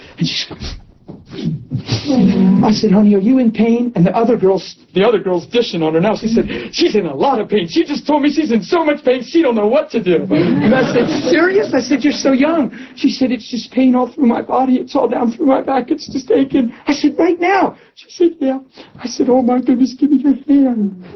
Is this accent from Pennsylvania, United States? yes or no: yes; Pennsylvania, United States; I said, I'm from Pennsylvania. I may never see you again, but Jesus loves you.